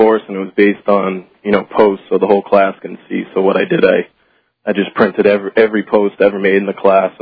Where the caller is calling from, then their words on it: Massachusetts, United States; Massachusetts.